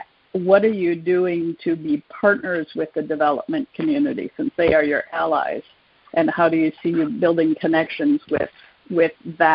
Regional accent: Zambia; I grew up in Zambia and Central Africa and have worked with people there.

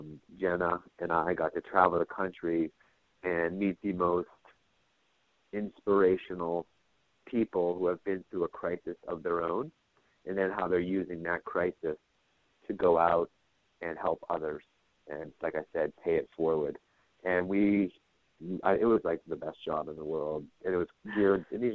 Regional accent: United States; I hate myself for being American.

